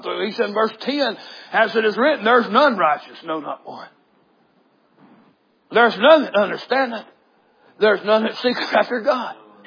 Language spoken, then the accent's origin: English; the South, United States; I am a Southerner.